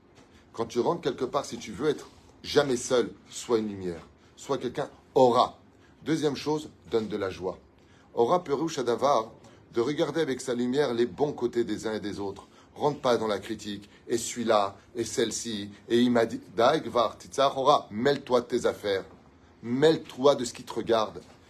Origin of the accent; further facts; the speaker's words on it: Tunisia; Je suis tunisien, mais j'adore le plateau de fromage.